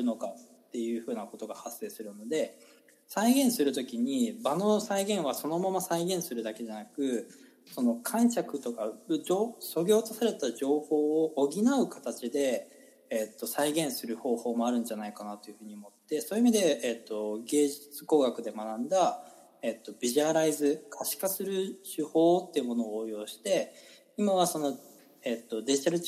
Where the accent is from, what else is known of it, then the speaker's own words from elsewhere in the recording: Hiroshima, Japan; 僕自身やっぱり広島出身の中で